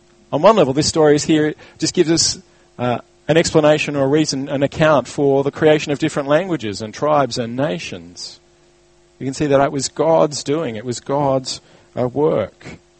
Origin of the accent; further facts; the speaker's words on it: Queensland, Australia; moved away; I grew up not only in Queensland, but in the country where g'day is kind of are so common you wouldn't believe it, and where people don't finish words and things like that in the rush to get their sentences out. When I came down to Victoria